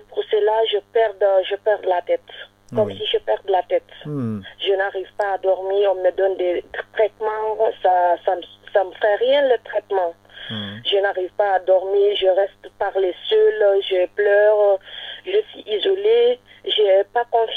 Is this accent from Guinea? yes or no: yes; Guinea; now in France; je suis guinéenne